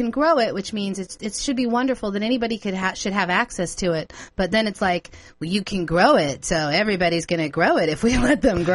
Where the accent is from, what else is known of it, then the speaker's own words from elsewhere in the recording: Idaho, United States; Montana seems to have a lot of the same kind of attitude that, you know, we grew up in Idaho, and they have a lot of the similar attitudes there, kind of more right-leaning.